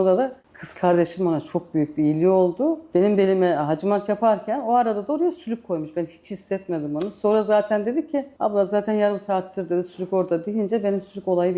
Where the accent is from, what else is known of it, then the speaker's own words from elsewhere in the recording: Giresun, Turkey; Aslen Giresunluyum.